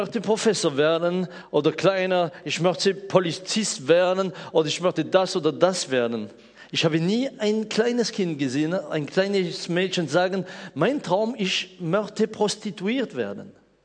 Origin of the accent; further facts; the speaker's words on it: France; born there; German is a second language; Ich bin als Franzose in Frankreich geboren.